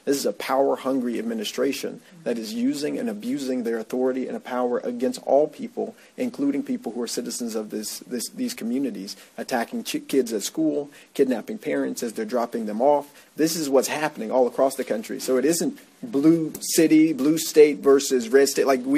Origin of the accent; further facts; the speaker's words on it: Memphis, Tennessee, United States; I'm from Memphis, Tennessee, representing District 86.